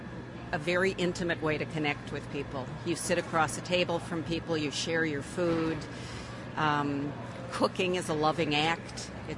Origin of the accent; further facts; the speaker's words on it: Minnesota, United States; also born or lived in Texas / New Jersey; I moved here from Texas, and I had lived in New Jersey, and I grew up in Minnesota, and none of them had markets like this.